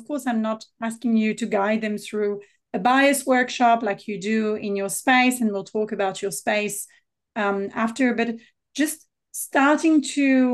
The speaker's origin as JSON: {"language": "English", "country": "France", "tie": "born or raised there", "said": "I am born and raised in France. I come from this background of colonialism, and it's uncomfortable for me"}